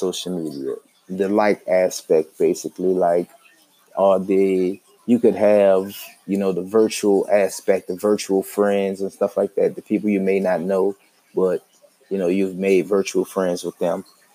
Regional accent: New Orleans, Louisiana, United States; And I grew up in New Orleans, which is one where it's, we kind of, you know, it's real. Southern hospitality is real, basically, there.

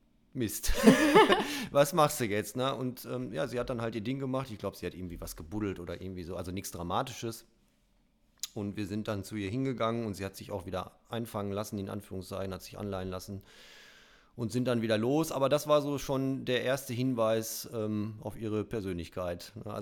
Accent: North Rhine-Westphalia, Germany; also ich komme ja ursprünglich aus NRW, habe da zu dem Zeitpunkt auch gelebt

